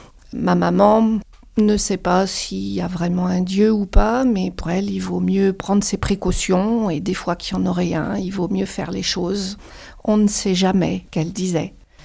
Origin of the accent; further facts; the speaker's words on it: France; born there; j'ai aujourd'hui 54 ans. Je suis née en France, dans une famille qu'on dit catholique en France, mais non pratiquante.